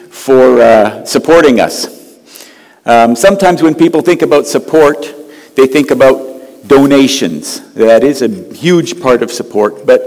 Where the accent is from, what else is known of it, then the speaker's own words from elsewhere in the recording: Cambodia; I grew up in Southeast Asia. My parents went there when I was 3, so Cambodia really is like where I'm from.